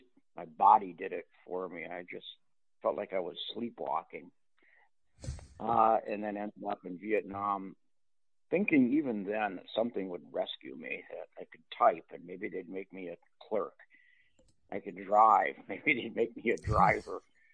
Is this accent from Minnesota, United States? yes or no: yes; Minnesota, United States; should I just leave from my hometown and head for Canada? I lived in Minnesota. It was an 8-hour drive from where I lived up to the Canadian border